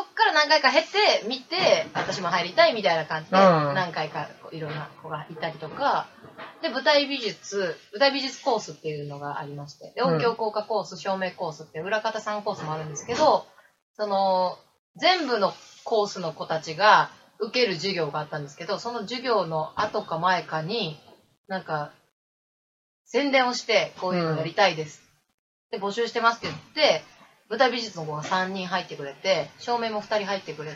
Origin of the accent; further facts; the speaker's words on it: Osaka, Japan; 大阪から来ました、29歳になりました、